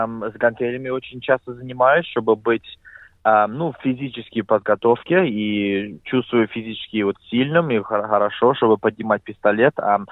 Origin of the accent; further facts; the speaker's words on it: Belarus; now in Australia; мы из Беларуси. Папу пригласили сюда в 98-м году работать за строительной команде по стрельбе.